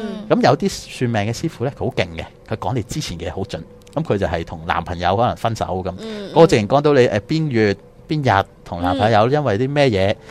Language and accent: Cantonese; China; 因为我是中国人啊嘛，以前睇咁多咩恐怖片，我哋就叫养鬼仔啫。